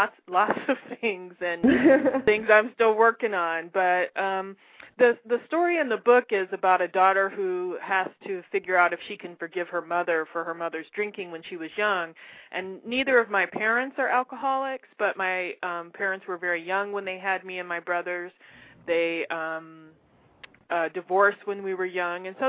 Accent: Omaha, Nebraska, United States; I grew up in Omaha, Nebraska, and that's where he lived, and he had a very renowned music collection.

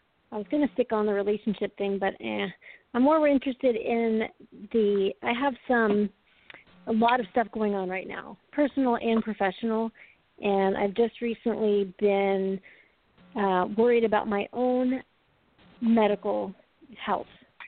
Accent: North Carolina, United States; I'm from North Carolina.

